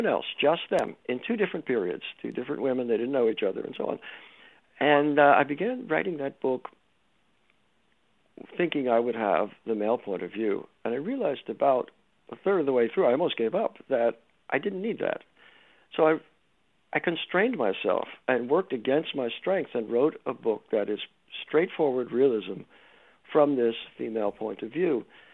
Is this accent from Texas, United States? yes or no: no; New York, United States; now in California, United States; So I grew up in New York in a radical left-wing community, and my politics are left-leaning Democrat and have been all my life.